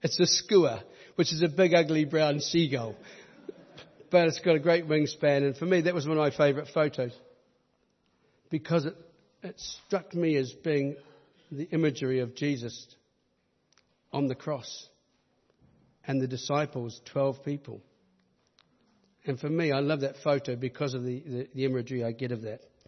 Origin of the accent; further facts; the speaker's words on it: New Zealand; when I tell people that I'm from New Zealand, or when they ask me where I'm from, and I say New Zealand